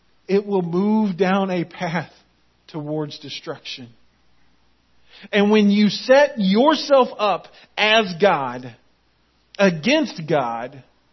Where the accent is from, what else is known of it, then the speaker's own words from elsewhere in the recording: Florida, United States; I grew up in Central Florida.